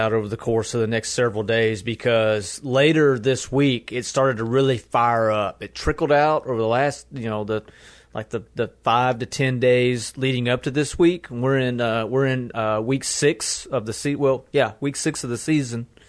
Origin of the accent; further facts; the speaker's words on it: Kentucky, United States; we're both from the Kentucky area to some extent, and there's that rivalry there.